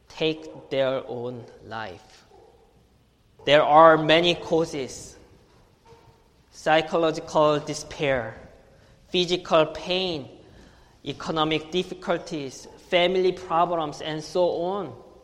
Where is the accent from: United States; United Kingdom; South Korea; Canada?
South Korea; South Korea, my home country, has had the highest suicide rate in the industrialized world for 10 consecutive years.